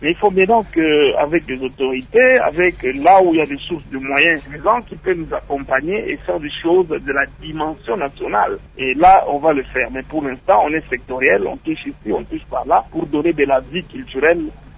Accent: Idiofa, Kwilu, DR Congo; Et Idiofa, c'est ma ville natale, c'est chez moi, c'est ma ville d'origine.

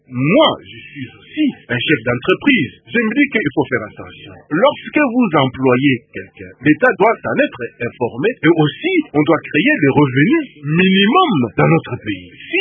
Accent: Mweka, Kasaï, DR Congo; born there; je sais que je suis né à Mweka. Mon père et ma mère étaient à Mweka et je suis allé dans la maternité là où j'étais né.

